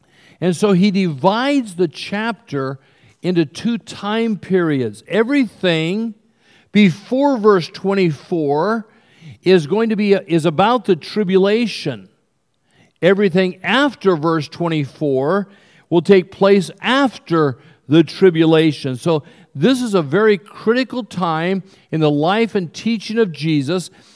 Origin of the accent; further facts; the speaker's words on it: California, United States; I was raised in California. We had fig trees.